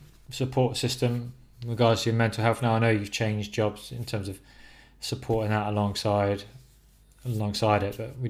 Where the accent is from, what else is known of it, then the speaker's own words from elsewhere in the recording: Plymouth, South West England, United Kingdom; now in London, United Kingdom; I'm from Plymouth originally, but I live in London now